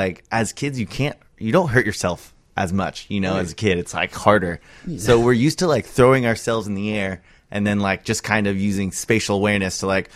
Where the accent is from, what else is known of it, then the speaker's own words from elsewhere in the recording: California, United States; So I grew up in the Bay Area in the East Bay.